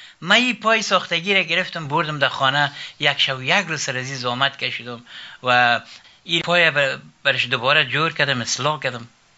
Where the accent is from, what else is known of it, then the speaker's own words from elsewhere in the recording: Afghanistan; moved away; بعد از باز ما از افغانستان مهاجرت کردیم رفتیم